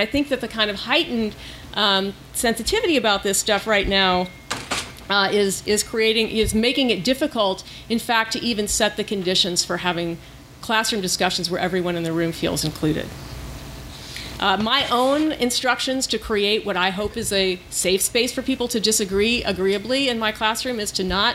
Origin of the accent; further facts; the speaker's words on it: the South, United States; So I grew up in the South as a secular Jew, and during the time between when I was about 5 and when I was about 10